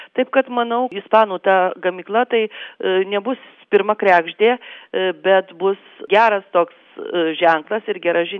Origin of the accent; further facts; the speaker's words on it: Alytus, Alytus County, Lithuania; mes tiesiog esam dzūkai geri, atvira širdžiai